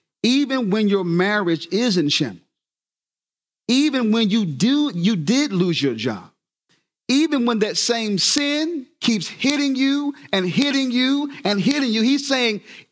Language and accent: English; the South, United States; I'm from the South. I'm going to go ahead and go here. We have been taught in the South this thing called religion.